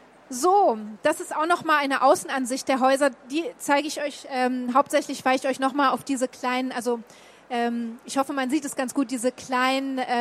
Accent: Berlin, Germany; Also besonders für mich als Berlinerin ein krasser Kontrast.

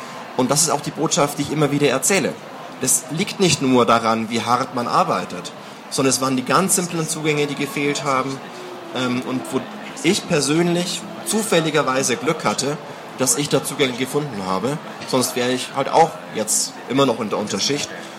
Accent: Bavaria, Germany; Also früher war ich in der Unterschicht, das kann man auch so sagen. Also wenn ich komme aus Bayern

